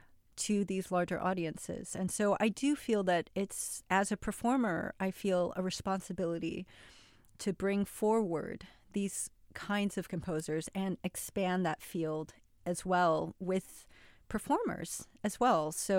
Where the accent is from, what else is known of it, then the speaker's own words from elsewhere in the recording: United States; I'm American, I was born here. My parents were immigrants, so I'm first generation American.